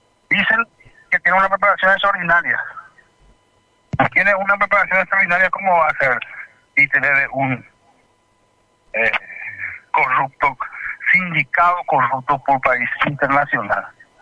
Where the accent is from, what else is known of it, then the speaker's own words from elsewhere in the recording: Paraguay; como paraguayo, como opositor, como trabajador independiente, como de familia, como abuelo, como miembro de una comunidad